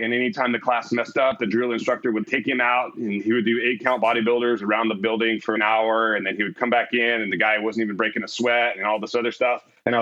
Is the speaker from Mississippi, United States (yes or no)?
yes; Meridian, Mississippi, United States; I grew up in Meridian, Mississippi. There's not a lot there. It's a very small town, and it seems to get smaller every time I go back and visit.